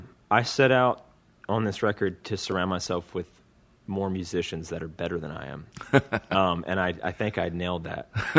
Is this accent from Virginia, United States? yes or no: yes; Virginia Beach, Virginia, United States; she happened to be from Charlottesville, and I was from Virginia Beach